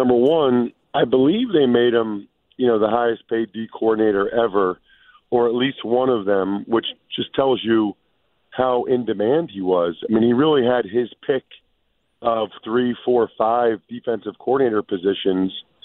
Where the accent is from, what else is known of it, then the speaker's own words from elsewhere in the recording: Pennsylvania, United States; I mean, I grew up outside of Philadelphia.